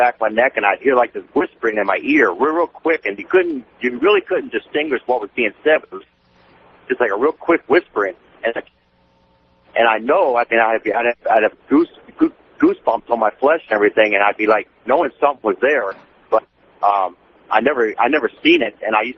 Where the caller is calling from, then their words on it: Wichita, Kansas, United States; from Wichita.